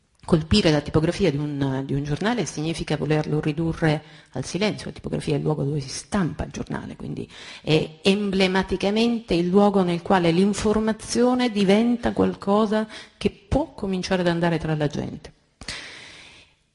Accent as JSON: {"language": "Italian", "town": "Messina", "region": "Sicily", "country": "Italy", "said": "peraltro io sono messinese, ho fatto una gran fatica a capire Palermo"}